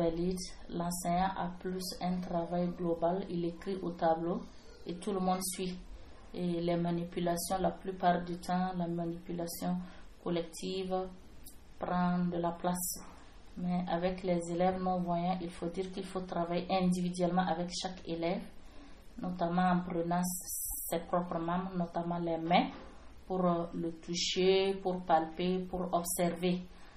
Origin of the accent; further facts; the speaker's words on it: Centre-Est, Burkina Faso; born there; Je suis née au Burkina Faso, notamment dans la région du centre-est, à environ 300 km de Ouagadougou.